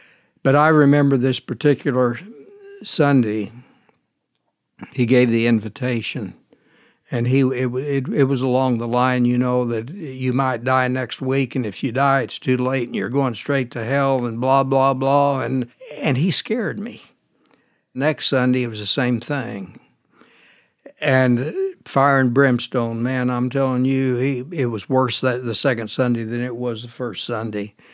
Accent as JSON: {"language": "English", "town": "Muskogee", "region": "Oklahoma", "country": "United States", "tie": "born or raised there", "said": "I grew up in Muskogee, Oklahoma. My dad sold clothes. I was born during the Depression."}